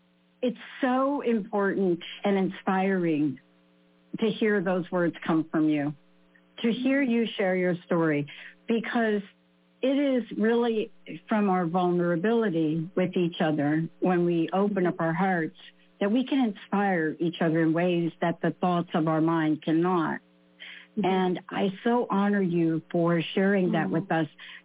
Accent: New York, United States; but I went to New York because I was from New York.

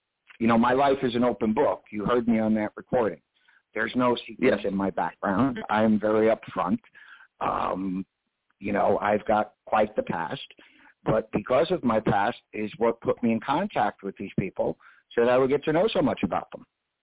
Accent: Los Angeles, California, United States; I am from Los Angeles. I was pretty much raised here.

